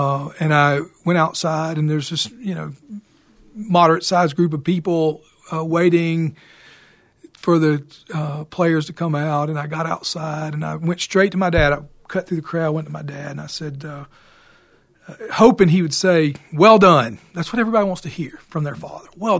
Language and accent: English; Bayou La Batre, Alabama, United States; I grew up in Bayou La Batre, Alabama, which is on the southwest coast of Alabama